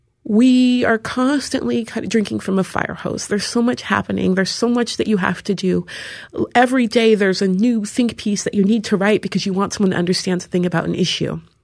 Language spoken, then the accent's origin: English; Seattle, Washington, United States; Seattle is a weird place. There's hardly any black people there, and especially when I was growing up, there were hardly any at all.